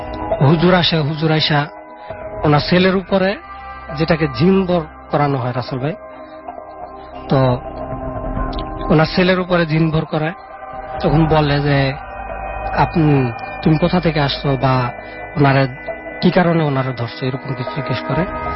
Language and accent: Bangla; Narayanganj, Dhaka Division, Bangladesh; now in Dhaka, Bangladesh; আমার বাসা নারায়ণগঞ্জের 2500 থেকে।